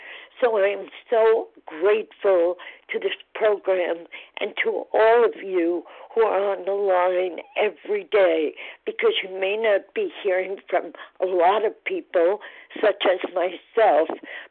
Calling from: Nyack, New York, United States; I'm calling from Nyack, New York, and I've been listening to these meetings for almost a year now

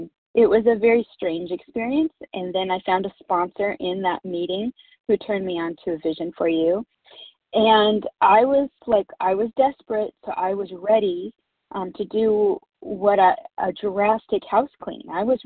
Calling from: North Carolina, United States; I'm calling from North Carolina.

